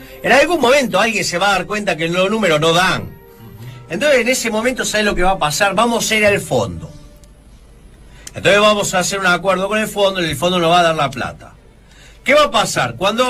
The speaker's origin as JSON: {"language": "Spanish", "country": "Argentina", "said": "¡Somos Argentina! ¡Nunca cumplimos la meta!"}